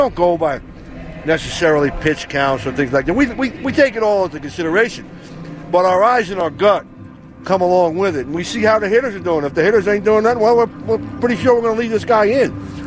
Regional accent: New York City, New York, United States; born or raised there

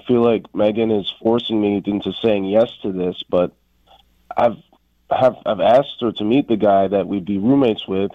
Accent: Newport News, Virginia, United States; I'm from Newport News.

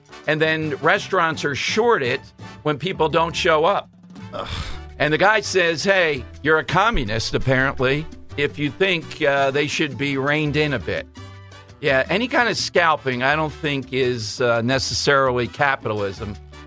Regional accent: Philadelphia, Pennsylvania, United States; I see myself as quintessential Philadelphian, South Philly.

